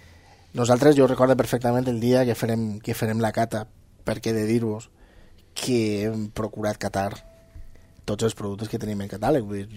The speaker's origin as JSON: {"language": "Catalan", "region": "Valencian Community", "country": "Spain", "said": "tot allò innovador que fem com, com a valencians que hi ha moltes coses innovadores"}